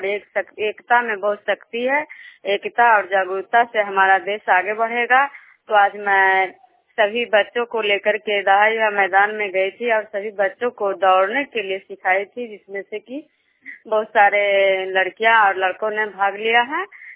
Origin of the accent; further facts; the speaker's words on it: Khajura, Bihar, India; मैं बिष्णुपुर ग्राम खजुरा पंचायत नालंदा जिला नवीन प्रखंड की निवासी हूँ।